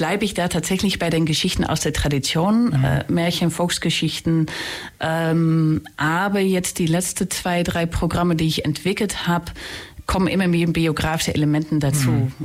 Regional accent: Netherlands; German is a second language; now in Ulm, Germany; wie Sie hören können, komme ich aus den Niederlanden, bin jetzt seit 11 Jahren in Ulm.

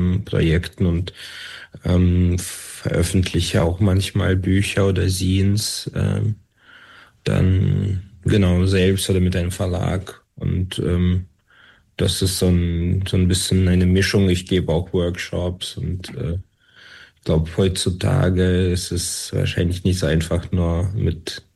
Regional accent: Dortmund, North Rhine-Westphalia, Germany; also born or lived in Saint Petersburg, Russia; Ich komme gebürtig aus St. Petersburg, bin in Dortmund und und auch in Dortmund aufgewachsen

